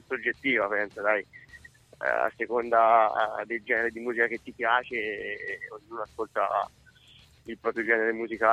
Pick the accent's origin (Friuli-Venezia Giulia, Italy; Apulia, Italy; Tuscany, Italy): Tuscany, Italy; born there; Io sono anche nato in provincia di Siena